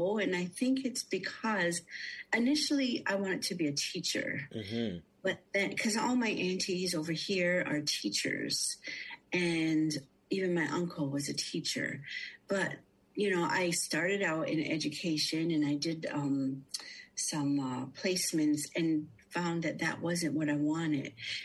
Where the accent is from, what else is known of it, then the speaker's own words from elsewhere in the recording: United States; now in Canada; I want to say CPS because I grew up in the States